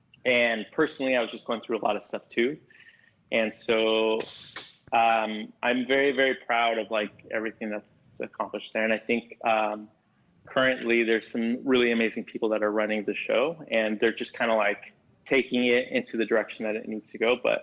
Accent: California, United States; we both lived there in San Francisco, and we're both from California

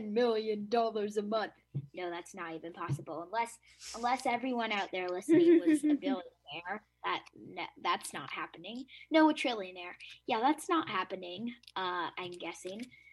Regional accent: Hudson, New York, United States; I'm 11, and I am from Hudson.

